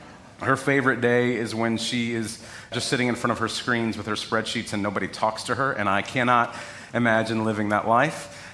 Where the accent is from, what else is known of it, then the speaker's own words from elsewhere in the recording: Texas, United States; which is very important for a young guy growing up in Texas.